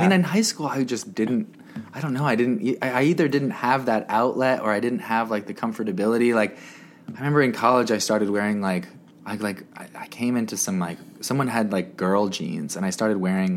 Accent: New Jersey, United States; growing up in New Jersey, like, I wore, like, baggy corduroy pants

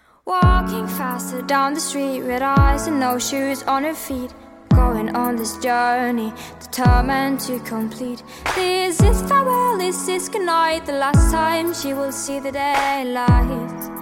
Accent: Norway; first language Norwegian; English is a second language; Norwegian is my first language.

